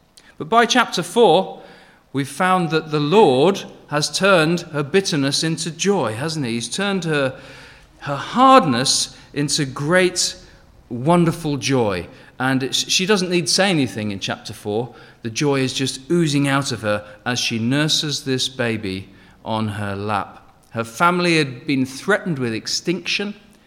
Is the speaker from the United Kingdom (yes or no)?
yes; Henley, South East England, United Kingdom; born there; I was born in Henley, so I haven't got far in life either, Johnny.